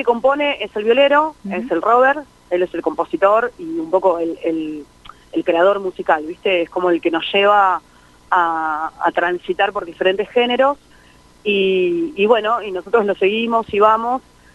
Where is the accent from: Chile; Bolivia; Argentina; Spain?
Argentina; Tapiales, Buenos Aires Province; Yo soy de Tapiales particularmente